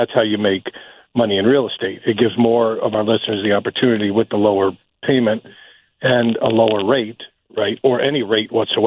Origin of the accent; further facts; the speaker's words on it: New York, United States; now in Chicago, United States; When I moved to Chicago from New York, my parents moved out here in 1972, we looked at homes in Buffalo Grove.